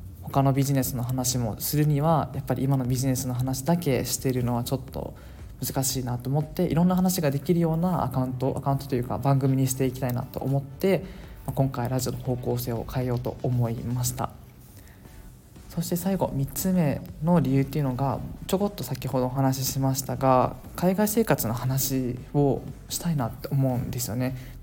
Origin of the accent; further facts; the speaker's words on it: Okinawa, Japan; now in Malaysia; 確実に僕地元沖縄なんですけど、沖縄に帰省した時に完全に自分の生活ルーティーンが崩れたことがきっかけで、今はもうマレーシアに戻ってきているんですが